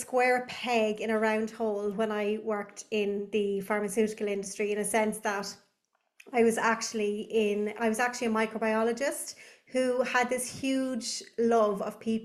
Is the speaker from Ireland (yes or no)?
yes; Ireland; I'm a mom of three. I'm from Ireland.